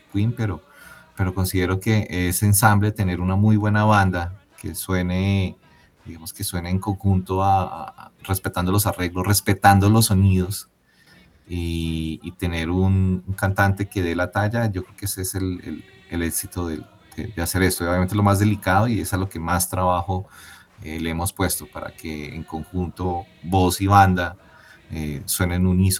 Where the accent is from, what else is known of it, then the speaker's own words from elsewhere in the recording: Bogotá, Colombia; nosotros como colombianos, como bogotanos